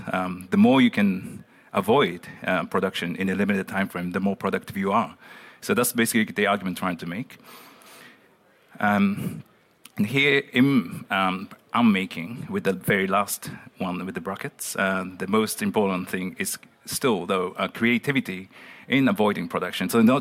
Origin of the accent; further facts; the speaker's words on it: Japan; English is a second language; moved away as an adult; now in Netherlands; I've been based in the Netherlands for the past 7 years, but I'm just started my PhD, engineering PhD, remotely from my hometown in Japan. So I'm really sort of living in between the Netherlands and Japan right now.